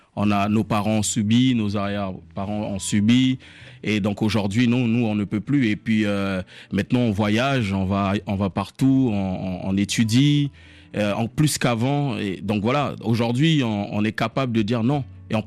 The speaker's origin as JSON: {"language": "French", "region": "French Guiana", "country": "France", "said": "moi, je vais aller directement en Guyane, là d'où je viens"}